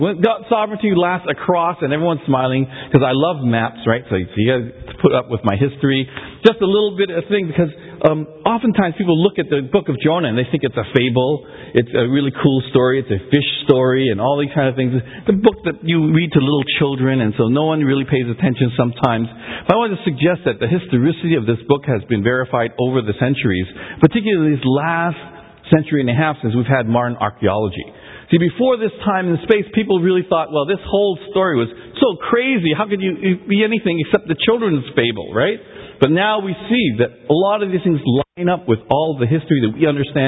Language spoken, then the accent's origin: English; Canada; But I love Canada. Canada is my home country.